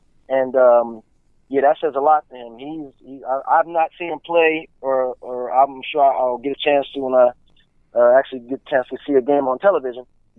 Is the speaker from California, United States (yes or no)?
no; Pennsylvania, United States; because I was from Pennsylvania, being a running back, we prided ourselves on being tough as well.